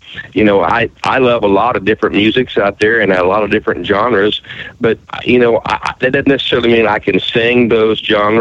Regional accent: Ohio, United States; accent: country; Well, I grew up in southwestern Ohio, and that's where I currently live right now.

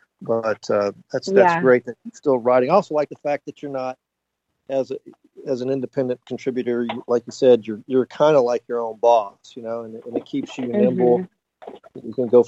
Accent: Texas, United States; But I'm puro Texan here as well.

